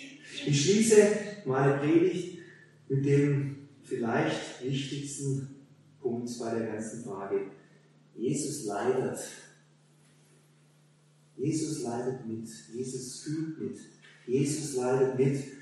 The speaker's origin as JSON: {"language": "German", "town": "Hemmingen", "country": "Germany", "said": "In Hemmingen, wo ich herkomme"}